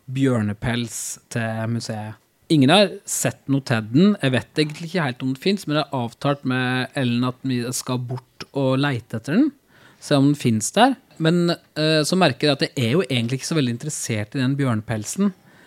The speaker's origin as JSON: {"language": "Norwegian", "town": "Arendal", "region": "Agder", "country": "Norway", "said": "Og Aust-Agder der jeg kommer fra. Jeg ble født på Arendal sykehus"}